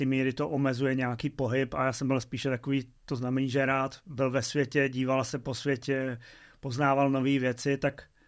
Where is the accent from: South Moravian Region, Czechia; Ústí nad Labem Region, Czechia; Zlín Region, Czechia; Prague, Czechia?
Zlín Region, Czechia; Rožnov pod Radhoštěm; To, že jsem se narodil v Rožnově, kde jsme bydleli do svých 12 let